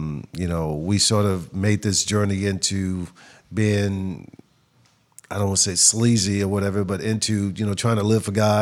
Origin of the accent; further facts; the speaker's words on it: Dallas, Texas, United States; because really growing up in Dallas, you don't know about anything but the Dallas Cowboys.